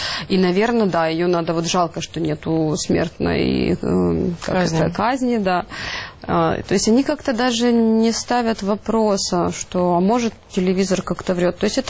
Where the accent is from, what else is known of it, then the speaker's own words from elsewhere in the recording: Ukraine; как каждый нормальный украинец, конечно же